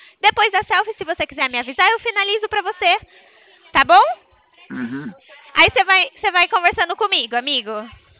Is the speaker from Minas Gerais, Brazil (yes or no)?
no; Araras, São Paulo, Brazil; eu sou de Araras